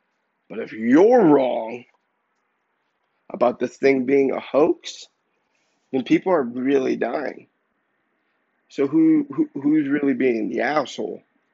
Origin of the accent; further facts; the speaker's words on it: Los Angeles, California, United States; A lot of people are leaving LA, but I'm from LA. I'm from Los Angeles County.